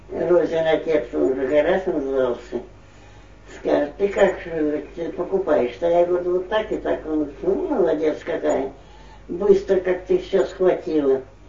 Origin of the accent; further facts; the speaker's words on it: Russia; а в магазине полячка, продавщица, спрашивает меня, откуда приехала ты? По-английски. А я говорю, из России.